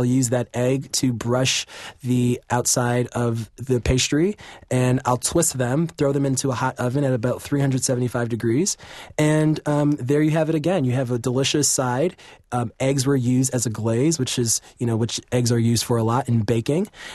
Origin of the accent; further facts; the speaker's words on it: New York City, New York, United States; This chorizo deviled egg, I'm from New York City, but my father, who's from the South, loved making a deviled egg.